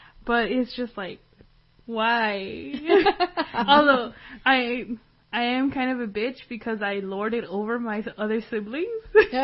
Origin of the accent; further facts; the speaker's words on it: United States; I'm American because I've been to Guatemala and I can now definitely say